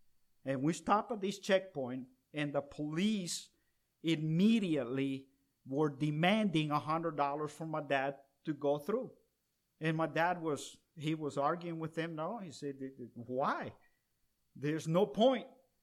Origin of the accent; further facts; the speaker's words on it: El Salvador; now in United States; when I was growing up, Johnny and I were growing up in El Salvador